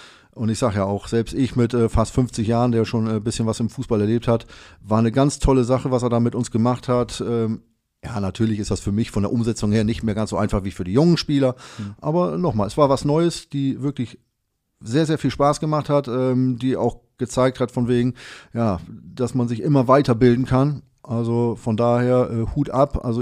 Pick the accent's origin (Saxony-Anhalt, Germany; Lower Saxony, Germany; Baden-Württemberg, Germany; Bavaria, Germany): Lower Saxony, Germany; Dangast; ich bin ja aufgewachsen in Dangas. Das ist in der Nähe von Farel bei Wilhelmshaven oben.